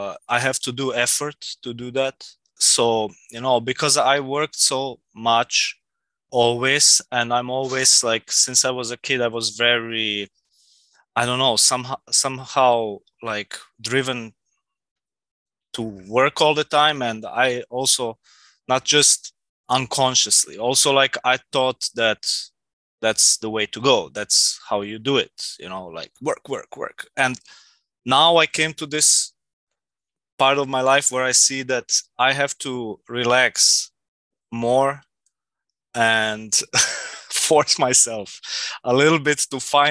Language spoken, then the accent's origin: English; Austria; I grew up in Austria.